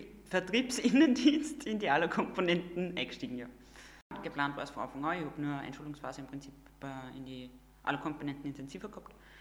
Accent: Windischgarsten, Upper Austria, Austria; now in Kirchdorf, Austria; bin 25 Jahre alt und bin eigentlich von Windischgasten und wohne aktuell in Kirchdorf.

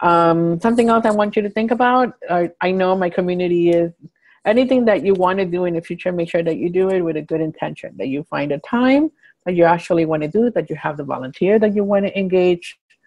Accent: United States; The U.S. one, because I grew up in the States, I wanted to make sure that that language was tailored to the U.S. market.

